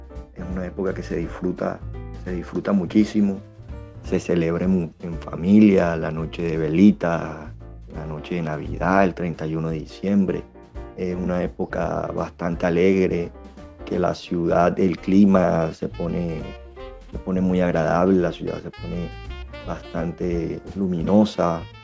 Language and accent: Spanish; Barranquilla, Atlántico, Colombia; Soy de Barranquilla, en el departamento del Atlántico.